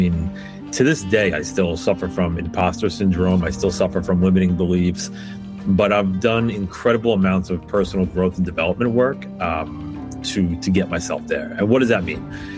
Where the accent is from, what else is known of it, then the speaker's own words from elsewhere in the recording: New York City, New York, United States; Yeah. So, Tony, listen, I'm from the New York City area.